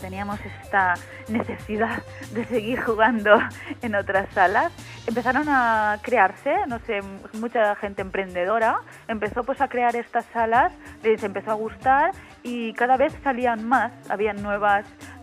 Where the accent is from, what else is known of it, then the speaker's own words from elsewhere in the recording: Valencia, Valencian Community, Spain; lo próximo nos gustaría hacer una especie de viajecito a Valencia, que es mi tierra